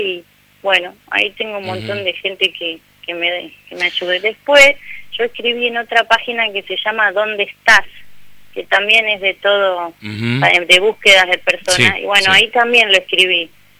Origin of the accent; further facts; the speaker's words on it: Gálvez, Santa Fe, Argentina; now in Rosario, Argentina; Yo soy de Galvez, pero hace un montón vivo acá en Rosario.